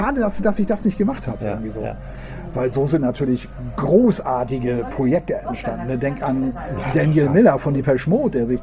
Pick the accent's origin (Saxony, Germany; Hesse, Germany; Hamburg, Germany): Hamburg, Germany; Ich bin ja draußen in Meindorf Berne aufgewachsen